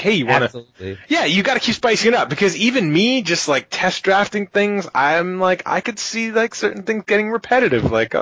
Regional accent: Canada; I'm from Canada, we got bears, I fought wolverines

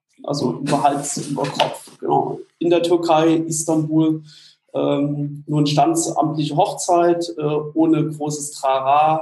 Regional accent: Annaberg, Saxony, Germany; born there; Ich komme aus dem Osten, bin in Ostdeutschland geboren, in Annaberg, im schönen Erzgebirge.

